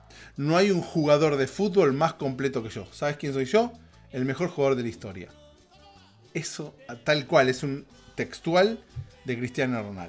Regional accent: Argentina; en Argentina es feriado, en mi país de origen

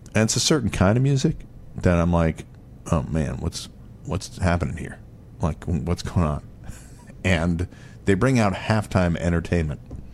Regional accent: Queens, New York, United States; also born or lived in Bronx; I grew up in Queens. I was born in the Bronx.

